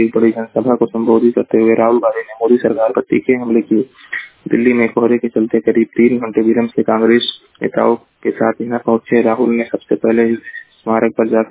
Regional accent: Uttar Pradesh, India; मैं जिला महाराजगंज का निवासी हूँ।

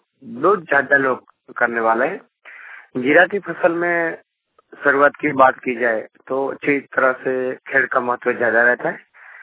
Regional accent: Gujarat, India; हम गुजरात बनासकांठा के रहने वाले हैं।

